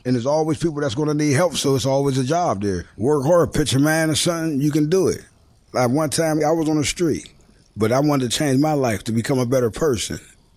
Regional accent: Pittsburgh, Pennsylvania, United States; I grew up in Northview Heights, born and raised. I moved up in Northview in 1970 when I was born. I left Northview, I say, like 1990.

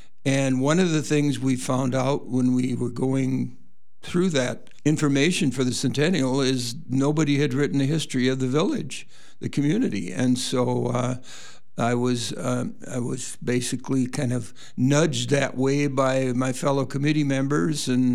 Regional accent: La Farge, Wisconsin, United States; I grew up in Lafarge and graduated from the high school in 1965.

